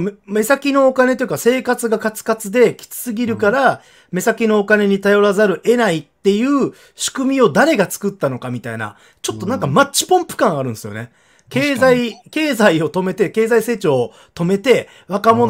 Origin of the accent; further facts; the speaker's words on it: Okinawa, Japan; 僕沖縄市民なんですけど、はいはい、沖縄市民です、コザの人間です。